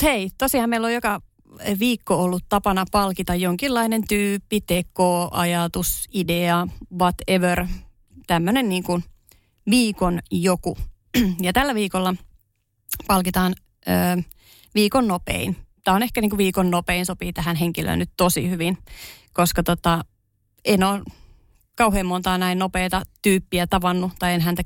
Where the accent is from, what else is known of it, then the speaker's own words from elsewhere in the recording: Ostrobothnia, Finland; Mä mikä on tavallaan hassua, koska mä olen kotoisin Pohjanmaalta.